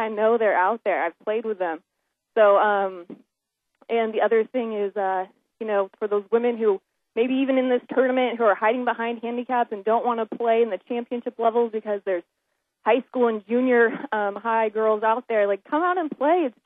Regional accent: Santa Barbara, California, United States; I'm originally from Santa Barbara, California

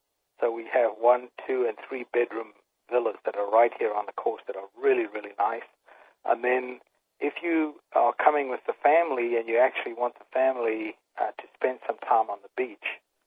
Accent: South Africa; I grew up in South Africa and played the Sunshine Tour for about 10 years.

